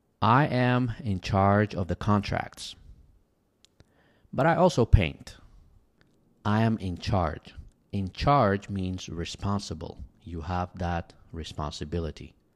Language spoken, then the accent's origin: English; Medellin, Antioquia, Colombia; English is a second language; now in Kansas City, United States; Oh no, that's not where I'm from. I'm originally from Medellin, Colombia.